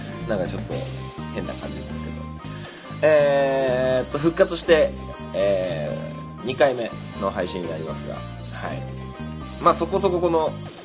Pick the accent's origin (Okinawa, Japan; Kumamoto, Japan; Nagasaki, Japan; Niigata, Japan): Niigata, Japan; この間僕の地元新潟県の